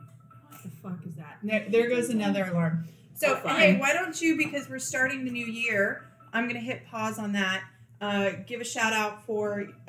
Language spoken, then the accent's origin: English; Virginia Beach, Virginia, United States; now in US South; But I don't think that we were raised in Virginia Beach as southerners.